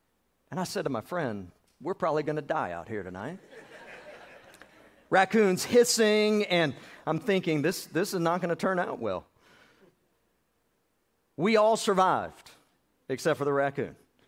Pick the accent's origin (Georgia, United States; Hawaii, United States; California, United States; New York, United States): Georgia, United States; I grew up in South Georgia, the redneck capital of the world. I grew up hunting, grew up fishing. And South Georgia blends into North Florida.